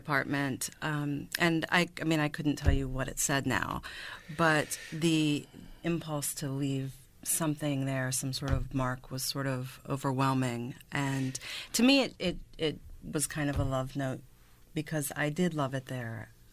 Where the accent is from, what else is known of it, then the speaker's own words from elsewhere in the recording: Salisbury, Maryland, United States; moving back to the Eastern Shore, and for me, moving back home, because I'm from Salisbury